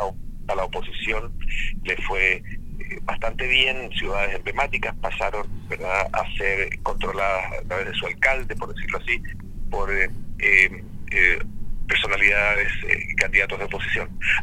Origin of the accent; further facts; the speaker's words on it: Chile; algo que nosotros como chilenos nunca antes habíamos logrado